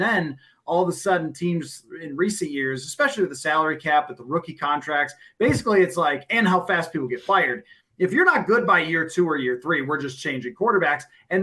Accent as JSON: {"language": "English", "town": "Buffalo", "region": "New York", "country": "United States", "tie": "born or raised there", "said": "because my dad's a Bills fan. I grew up in Buffalo."}